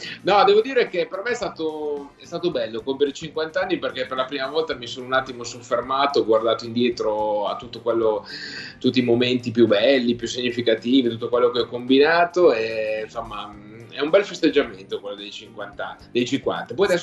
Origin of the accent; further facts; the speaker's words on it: Emilia-Romagna, Italy; io sono cresciuto con alcuni maestri proprio della mia terra, come … come anche